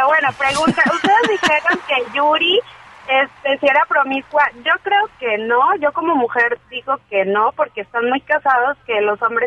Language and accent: Spanish; Mexico City, Mexico; De aquí, de la Ciudad de México.